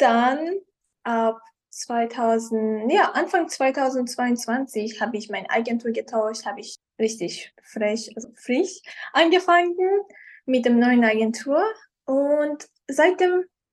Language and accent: German; Iran; now in Austria; Ich komme ursprünglich aus dem Iran, aber seit 8 Jahren wohne ich in Österreich. Also ich bin mit meiner Mutter und Schwester nach Österreich gezogen, vom Iran.